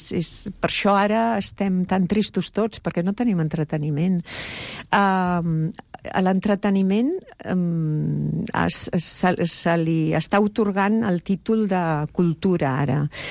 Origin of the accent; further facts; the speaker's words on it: Catalonia, Spain; i jo, que sóc catalana.